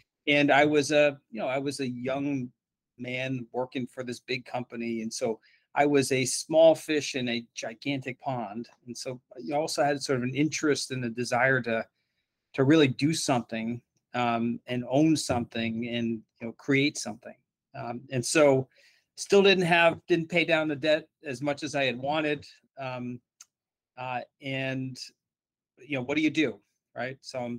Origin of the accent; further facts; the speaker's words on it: New Jersey, United States; I grew up in New Jersey, Very cool. Small town, it's kind of northwestern New Jersey. And lived there from the time I was about 3 until about 21.